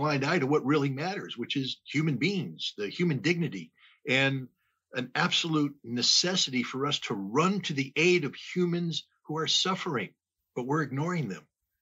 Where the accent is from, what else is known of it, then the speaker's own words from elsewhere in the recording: United States; I am an American. I'm a proud American. I love my country.